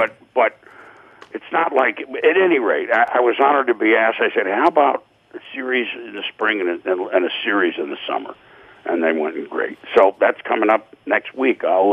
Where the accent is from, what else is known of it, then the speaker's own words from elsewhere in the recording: New England, United States; You know, I grew up in New England.